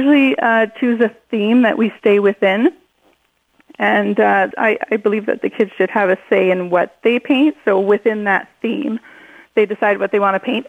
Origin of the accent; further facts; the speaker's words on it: Kirkland Lake, Ontario, Canada; now in Field, Canada; No, I was born and raised in Kirkland Lake.